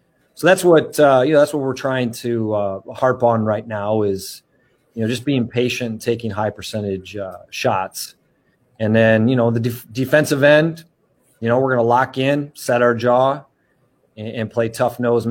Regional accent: Wisconsin, United States; especially coming back to my home state of Wisconsin.

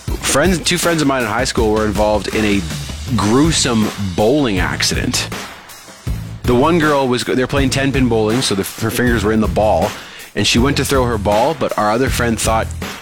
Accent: Saskatoon, Saskatchewan, Canada; There's this place in my hometown of Saskatoon

